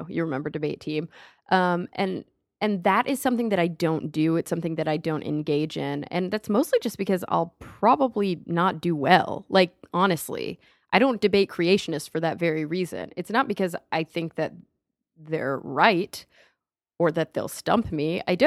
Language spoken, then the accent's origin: English; Texas, United States; that's probably partly because I grew up in Texas